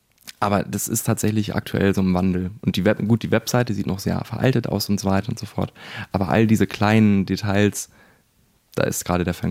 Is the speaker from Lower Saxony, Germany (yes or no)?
yes; Göttingen, Lower Saxony, Germany; Ich dachte, ich komme aus Göttingen